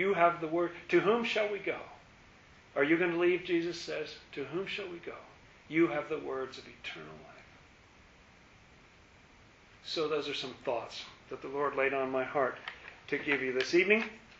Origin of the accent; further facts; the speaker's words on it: England, United Kingdom; I grew up in England, and it was very dark in the winter.